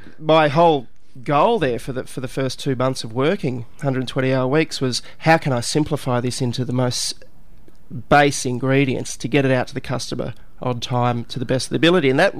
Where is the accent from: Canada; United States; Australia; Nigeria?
Australia; Gold Coast, Queensland; No, I grew up on the Gold Coast. I wouldn't have a clue what you're talking about.